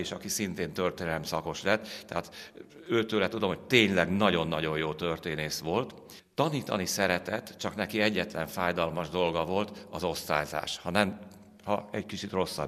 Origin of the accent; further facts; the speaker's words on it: Gyöngyös, Heves, Hungary; born there; egyébként annak idején Gyöngyösön volt, ahol születtem.